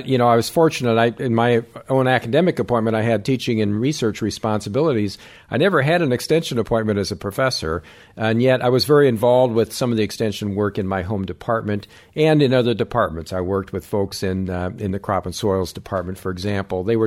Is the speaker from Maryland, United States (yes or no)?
no; Iowa, United States; Well, I grew up in Iowa. So any talk about agriculture has to start there.